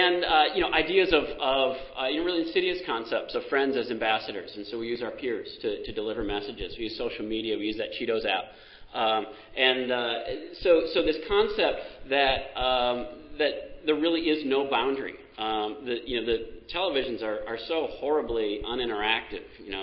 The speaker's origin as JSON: {"language": "English", "region": "Wisconsin", "country": "United States", "said": "it's called Total Distraction, and I'm from Wisconsin, and they've got a game called Floating Cheese."}